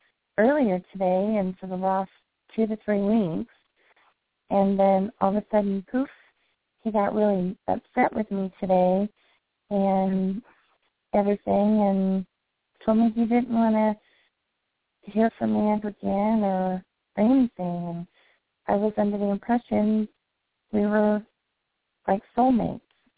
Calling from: Indiana, United States; I'm calling from Indiana.

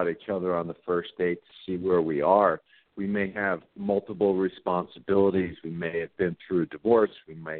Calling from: New York City, New York, United States; I'm calling from New York City.

